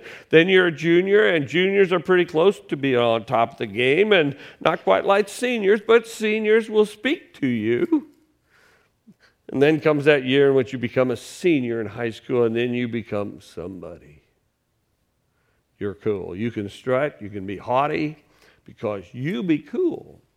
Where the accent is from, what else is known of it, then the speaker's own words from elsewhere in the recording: Decatur, United States; Now, I grew up in Decatur. I left for 30 years, but I came back because I missed the smell.